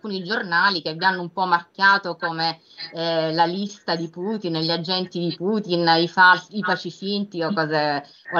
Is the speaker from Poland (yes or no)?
no; Sicily, Italy; io sono siciliana